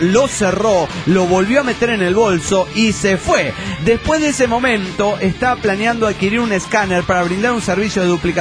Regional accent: Juliaca, Puno, Peru; Hola, ¿qué tal? … de Juliaca, Perú.

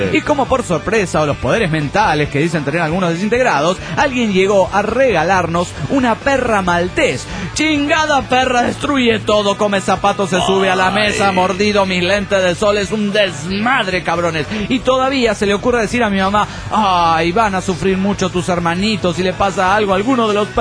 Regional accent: Mexico City, Mexico; now in Montreal, Canada; vivo en Canadá. Pero para ser exacto, en Montreal. Ya llevo aquí 2 años desde que vine del DF.

